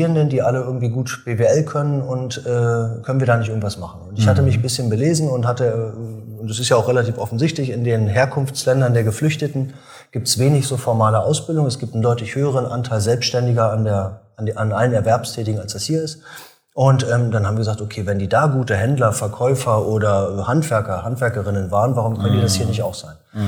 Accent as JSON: {"language": "German", "region": "East Germany", "country": "Germany", "said": "Ich komme ja aus dem Osten."}